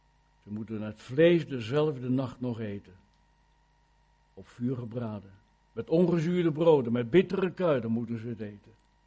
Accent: Kampen, Overijssel, Netherlands; En bij ons in Kampen, ik kom uit Kampen

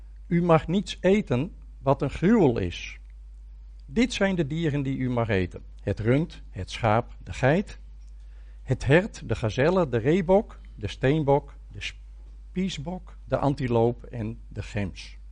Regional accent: Sneek, Friesland, Netherlands; born there; now in Vlagtwedde, Netherlands; uit Sneek. Van mijn vader. Ik ben geboren in Sneek, maar mijn vader was wat bekender dan ik, denk ik. Maar … uit Sneek. Maar wij wonen sinds 2009 in Vlagtwedde in Oost-Groningen.

